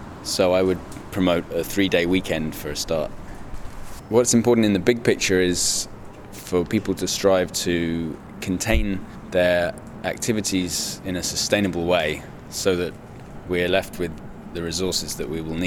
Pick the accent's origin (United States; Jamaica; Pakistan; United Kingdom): United Kingdom; I was invited here for the summit, and I'm from the United Kingdom.